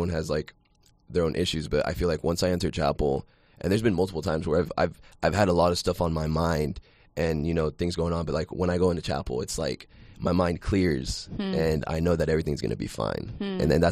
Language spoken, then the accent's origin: English; Florida, United States; I'm Colombian. So I'm Latino. I'm from South Florida.